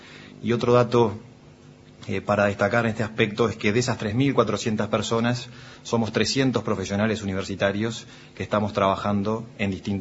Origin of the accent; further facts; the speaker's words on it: Durazno, Uruguay; born there; also born or lived in Montevideo; now in Fray Bentos, Uruguay; Yo soy nacido en Durazno, sí. Luego viví la mayor parte de mi vida en Montevideo y los últimos 6 años antes de ingresar a la empresa estuve estudiando en el exterior. Y soy uno de los casos de que nos mudamos con mi familia aquí a Fray Bentos.